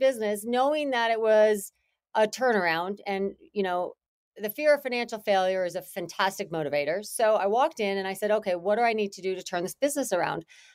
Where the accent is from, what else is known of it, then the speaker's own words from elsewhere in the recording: Green Bay, Wisconsin, United States; I grew up in Green Bay, Wisconsin. It was a wonderful place to have a childhood.